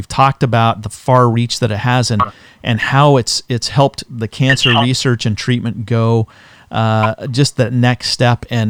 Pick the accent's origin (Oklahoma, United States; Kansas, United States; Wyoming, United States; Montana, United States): Wyoming, United States; Casper; I grew up in Casper, Wyoming